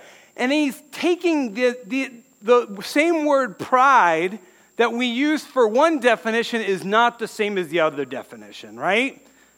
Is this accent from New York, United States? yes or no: yes; New York, United States; we're from New York State. My family is.